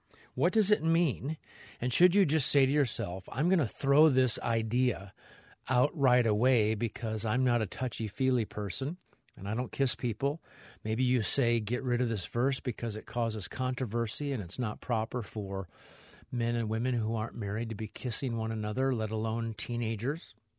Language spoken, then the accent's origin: English; Midwest, United States; I grew up in a culture, a Swedish culture, German culture, and the German-Swedish culture that I grew up in the Midwest